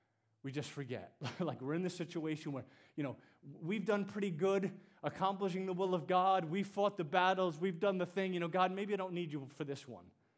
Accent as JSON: {"language": "English", "country": "United States", "said": "I have choices. I'm an American."}